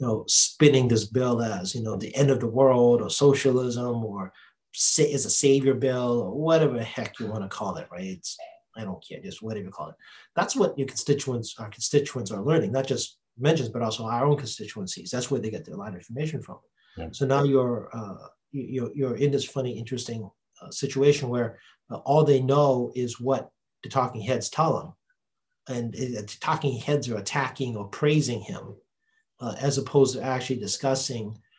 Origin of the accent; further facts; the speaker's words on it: Quincy, Massachusetts, United States; I'm from Quincy. Everybody, I'm from Quincy, not from Boston.